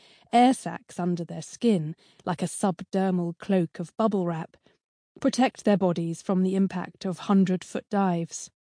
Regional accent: Cambridge, East of England, United Kingdom; Advice for the worst-hit areas, including my hometown of Cambridge, was to stay indoors

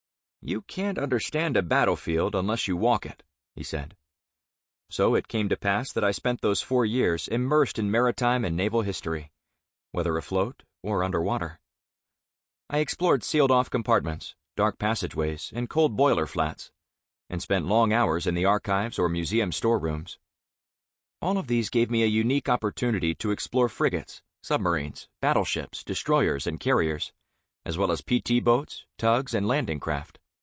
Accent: California, United States; My earliest work, in my native California, was with the sites of the indigenous Ohlone culture in my hometown, and then the California Gold Rush and the role ships played in shaping San Francisco and my home state.

